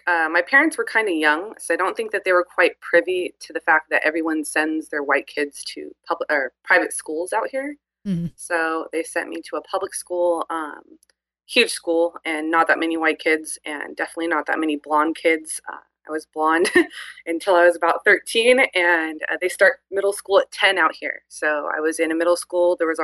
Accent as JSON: {"language": "English", "region": "California", "country": "United States", "said": "Yeah, I'm from the Bay Area, South Bay Area, California"}